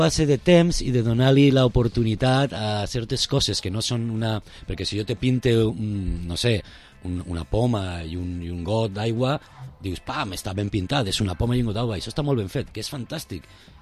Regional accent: Vila-real, Valencian Community, Spain; mon pare és de Castelló, ma mare és de Vila-real, jo soc de Vila-real, jo nascut així.

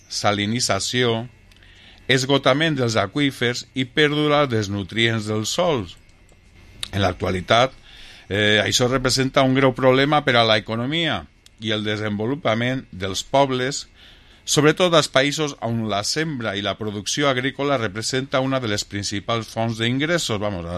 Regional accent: Segovia, Castile and León, Spain; Jo vinc de Segòvia, que pareix un vergel, allò.

